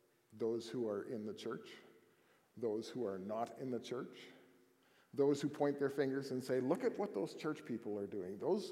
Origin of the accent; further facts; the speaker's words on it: Canada; now in Dallas, United States; I've been in Dallas for 32 years, I'm still a Canadian citizen, much to the chagrin of some of my friends. But I call Dallas home. It's the place I've lived longest in my life, even though I'm 65 years old.